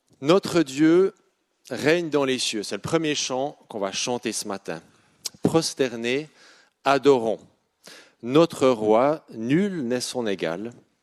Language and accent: French; La Chaux-de-Fonds, Neuchâtel, Switzerland; Alors moi je viens de la Chaux-de-Fonds, hein. Cité horlogère, on arrive 5 minutes avant, sinon on est en retard.